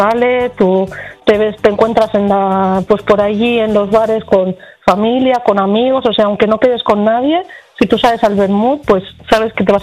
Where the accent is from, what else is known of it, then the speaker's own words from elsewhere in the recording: Andorra, Aragon, Spain; yo vengo a hablaros hoy de Andorra, pero no de Andorra que todos conocéis, sino de Andorra de Teruel